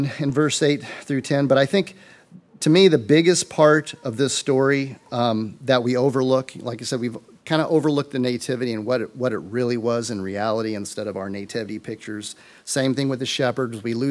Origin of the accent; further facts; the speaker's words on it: Alabama, United States; which I miss in December, even though I'm from Alabama.